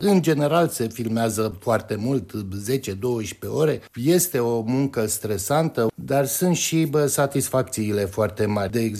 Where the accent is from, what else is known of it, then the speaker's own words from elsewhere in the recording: Bucharest, Romania; Am copilărit în București, între Floreasca și Tei, într-o vreme când aveam un teren de fotbal vis-a-vis de poarta casei